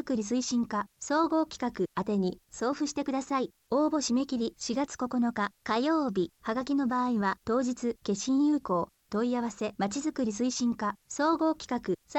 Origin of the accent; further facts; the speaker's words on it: Osaka, Japan; 私は大阪市で生まれ、以降今日まで大阪市で過ごしてまいりました。